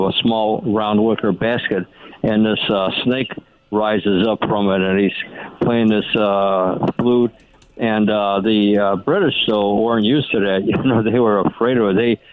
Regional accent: Brooklyn, New York, United States; I'm amazed by that. I grew up in Brooklyn as a kid.

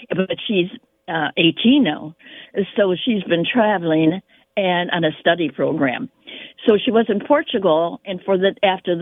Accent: Midlothian, United States; You know, I was born and raised in Midlothian, a little suburb.

